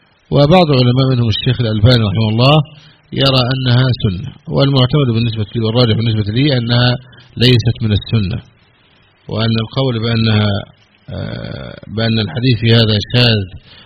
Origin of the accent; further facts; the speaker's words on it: Egypt; كان عندنا في مصر هنا ممنوع الرجل يدخل بالمرأة ولا يراها أبدا